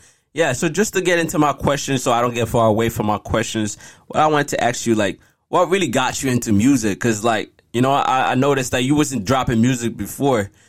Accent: Haiti; To me, I was born in Haiti, right? So when I was raised in Haiti, the first hip-hop song I heard was

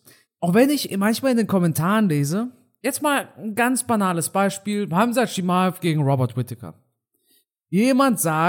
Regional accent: Germany; Und ich bin in Deutschland aufgewachsen, auf Deutsch. Ich spreche nicht viel Rumänisch. Und wir haben zwar Familie in Rumänien, aber ich käme jetzt nie auf die Idee zu sagen, ich bin Rumäne

